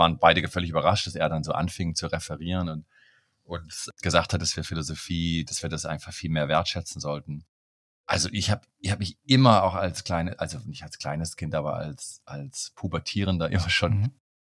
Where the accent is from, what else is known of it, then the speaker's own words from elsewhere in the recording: Baden-Württemberg, Germany; Ich bin aufgewachsen bei Stuttgart im süddeutschen Raum, im Schwabenland. Meine Eltern waren aber keine Schwaben. Und mein Vater ist aus Berlin, meine Mutter aus Westfalen. Und ich bin in den 70er Jahren geboren